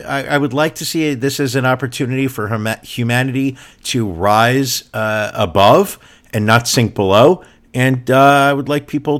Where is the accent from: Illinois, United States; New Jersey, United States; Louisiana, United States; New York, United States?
New York, United States; Queens; when I saw that movie as a kid growing up in Queens, New York, where the New York Jets played their football games